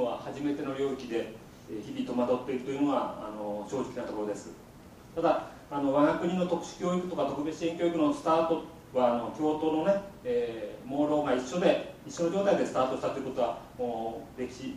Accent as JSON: {"language": "Japanese", "town": "Minamisoma", "region": "Fukushima", "country": "Japan", "said": "実は南相馬市の出身でして、なんか今ちょっとふるさとを思わず思い出してしまったんですが実家はやっぱり30キロ圏内に入ってまして、避難しております。"}